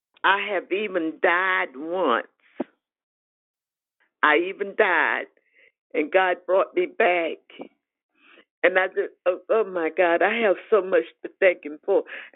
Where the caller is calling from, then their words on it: North Carolina, United States; North Carolina.